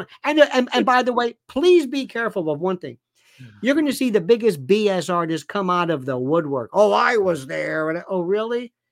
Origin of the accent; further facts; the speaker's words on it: Tampa, Florida, United States; I'm from Florida originally and from the Tampa area. They call it Tampa Bay.